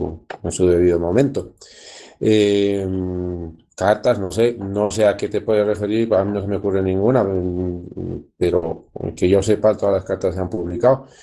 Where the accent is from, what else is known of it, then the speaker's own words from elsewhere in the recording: La Paz, Bolivia; aquí en La Paz, de que los paceños no somos los únicos bolivianos